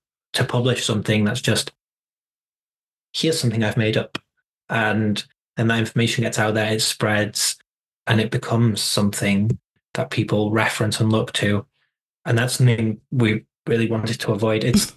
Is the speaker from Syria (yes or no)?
no; Germany; first language German; English is a second language; also born or lived in Wales; So in particular, my German heritage, I was born in Germany. I lived there for a huge part of my childhood. My first language was German. My dad's German, my mum's from Wales.